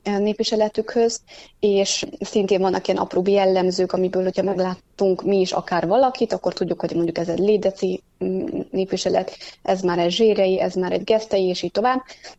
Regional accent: Slovakia; also born or lived in Hungary; szeretnék visszatérni Szlovákiába, a szülőföldemre, és aztán itt kezdtem tanítani

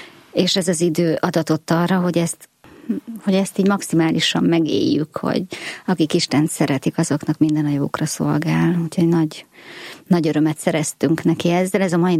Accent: Makó, Csongrád-Csanád, Hungary; Makón nőttünk föl

